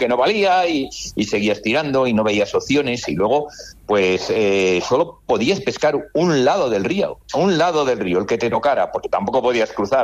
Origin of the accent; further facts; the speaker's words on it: León, Castile and León, Spain; Nos reclaman en un sitio, nos reclaman en otro, bueno, pero somos de León.